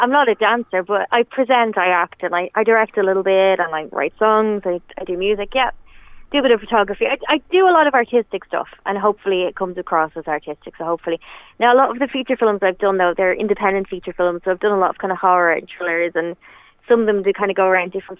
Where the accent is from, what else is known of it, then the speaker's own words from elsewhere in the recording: Dublin, Leinster, Ireland; now in Parlow, Ireland; I actually don't live in Dublin. I'm from Dublin, as people can tell by my accent. But I actually live in Parlow at the moment.